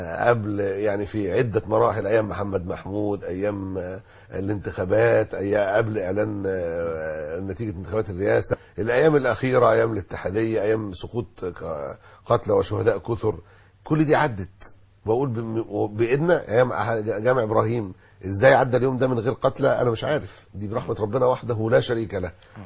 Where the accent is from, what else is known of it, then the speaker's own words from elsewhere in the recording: Egypt; احنا مش اعداء مصر، احنا ابناء مصر